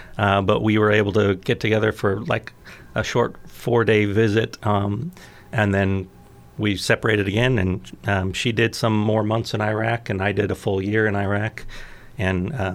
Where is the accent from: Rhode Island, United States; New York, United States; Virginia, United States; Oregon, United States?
Oregon, United States; I grew up right here in Douglas County. I was raised from the age of 1 through 18 here in Douglas County, and attended Melrose Schools, Fremont, and then Roseburg, and graduated Roseburg High